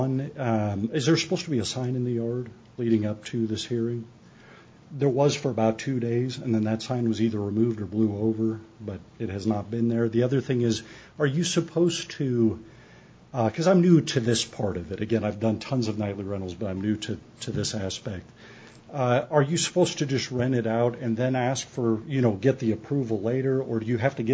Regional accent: Overland Park, Kansas, United States; And again, I'm from Overland Park. I'm new to living here full time, but I am not a fan of it.

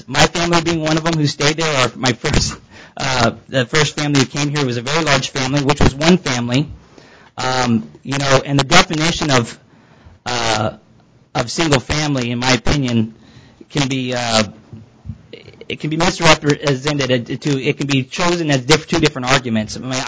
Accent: Arkansas, United States; born there; I was born in Arkansas. Just because I was raised in the military doesn't mean that I don't have a heart in this area.

